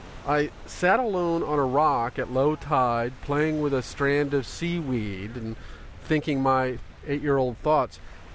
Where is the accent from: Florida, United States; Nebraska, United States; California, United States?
Nebraska, United States; That might be because I grew up as far away from beaches as an American can in Nebraska.